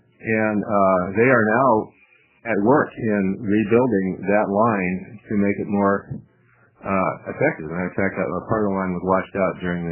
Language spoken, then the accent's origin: English; Portland, Oregon, United States; I'm actually from Portland. I'm not from that story.